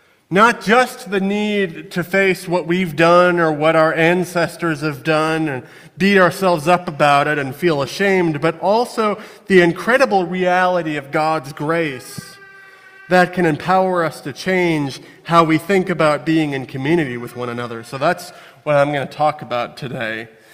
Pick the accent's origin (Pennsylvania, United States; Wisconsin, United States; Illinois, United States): Wisconsin, United States; Neenah; So I grew up in Neenah, which is not quite as small as this town, but still pretty small and pretty white and pretty ethnically homogenous.